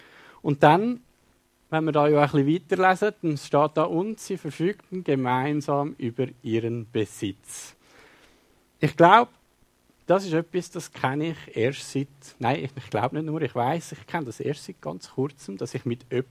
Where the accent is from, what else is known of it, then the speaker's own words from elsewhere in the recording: Switzerland; ich glaube, manchmal sind wir Schweizer da ganz ähnlich.